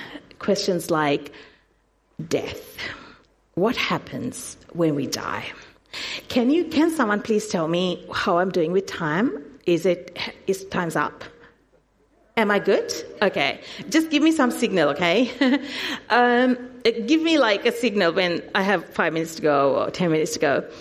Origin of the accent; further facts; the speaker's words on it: Sri Lanka; I grew up in Sri Lanka and in a Catholic family. I was raised a Catholic